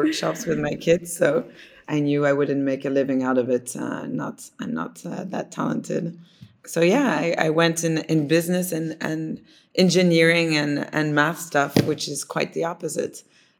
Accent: Tokyo, Japan; I was born in Tokyo, and my brother actually is Japanese, is adopted in Japan. We lived right there 6 years.

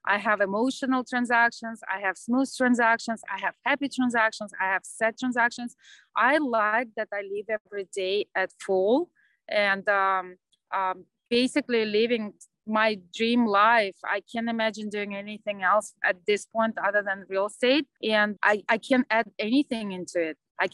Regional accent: Crimea, Ukraine; also born or lived in Uzbekistan; I was born in Uzbekistan, but shortly after moved to Crimea. Crimea is a piece of land that used to belong to Ukraine. Now it's part of Russia, but I grew up in Ukraine.

